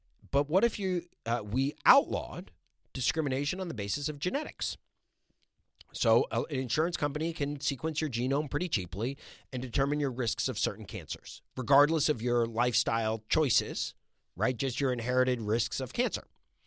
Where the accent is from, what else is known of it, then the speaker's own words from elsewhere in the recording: Maryland, United States; I felt that calling when I was young, growing up in Montgomery County, Maryland, and it changed me.